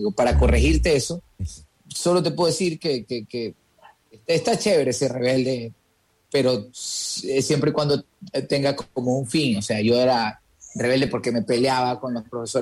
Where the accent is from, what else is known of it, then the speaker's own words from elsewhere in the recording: Buena Fe, Los Ríos, Ecuador; also born or lived in Babahoyo; De hecho, nací en Babahoyo, pero me crié toda mi vida en Buena Fe. O sea, mi vida hecha en Buena Fe, por completo.